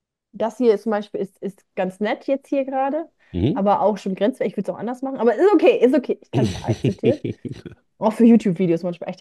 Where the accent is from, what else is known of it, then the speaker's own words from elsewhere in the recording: Germany; moved away as an adult; in meiner Heimatstadt in Deutschland.